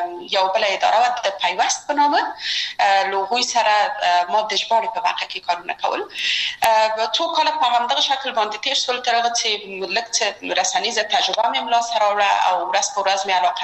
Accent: Kabul, Afghanistan; زه اصلا د میدان وردګ ولایت یم او په کابل کې بیا زیږیدلې یم، په کابل کې زیږیدلې یم، په کابل کې لوی اسوم، په کابل کې می درسونه وویل او ټول کارونه فعالیتونه می په کابل کې و. ما ابتدایی درسونه د خوانځي په فردوسی مکتب کې ولوستل،

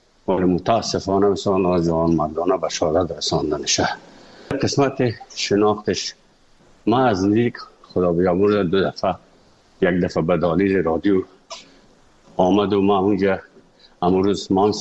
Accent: Afghanistan; moved away; also born or lived in Moscow; از افغانستان بر آمدیم آمدیم سه مسکو 4 سال مسکو

